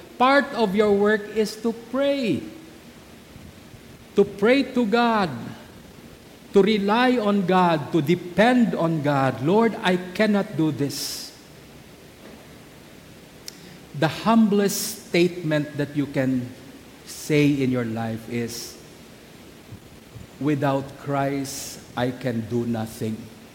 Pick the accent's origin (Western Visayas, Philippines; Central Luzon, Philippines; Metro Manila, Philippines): Western Visayas, Philippines; now in Kalibo, Philippines; Ngayon, alam ko, nandito ako sa Kalibo. I am from Antique. At doon na ako nanirahan sa Antique, pinadala ako dito sa Kalibo.